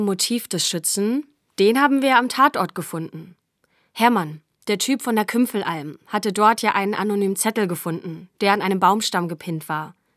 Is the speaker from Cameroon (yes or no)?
no; Northern Germany, Germany; Das kann ich als Norddeutsche, weit weg von Bruno und Bayern, total nachempfinden.